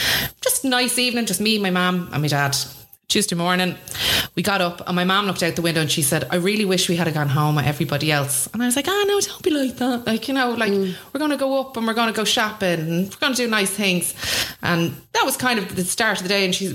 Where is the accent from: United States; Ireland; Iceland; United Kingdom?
Ireland; Swords, Leinster; I grew up in Swords, so a small little village. And when I grew up in Swords, it was a village. So everybody knew everybody. And my dad ran a bar in Swords for 25 years.